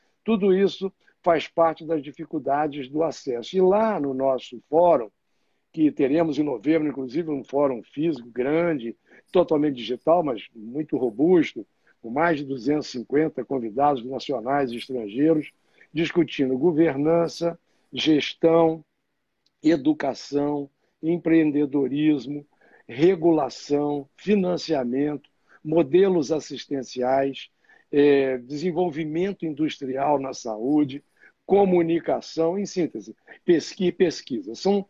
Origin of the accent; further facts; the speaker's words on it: Rio de Janeiro, Brazil; já sou carioca honorário, já recebi o título de carioca honorário, medalha Tiradentes, e eu vivo no Rio desde pequeno, adoro o Rio, me sinto carioca, eu sou um carioca nordestino